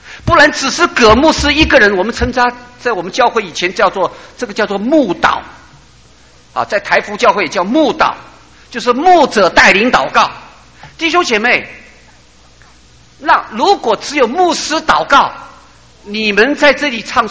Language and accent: Chinese; Taiwan; 弟兄姐妹啊，我们从台湾来的好像也有这个问题啊